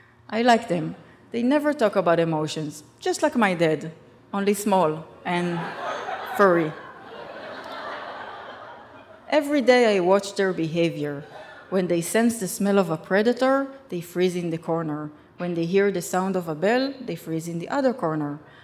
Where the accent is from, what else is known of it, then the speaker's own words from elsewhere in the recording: Rishon LeZion, Central District, Israel; English is a second language; With 8th grade level English, I tell him about my hometown, Rishon LeZion, and he tells me about Berlin.